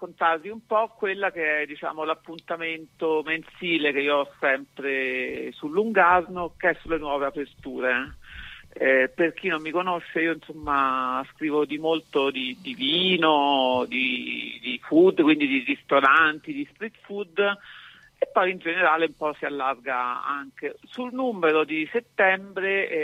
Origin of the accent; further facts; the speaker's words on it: Viterbo, Lazio, Italy; now in Florence, Italy; Allora, in questo momento sono in trasferta da Firenze perché sono a Viterbo, che è la mia città natale.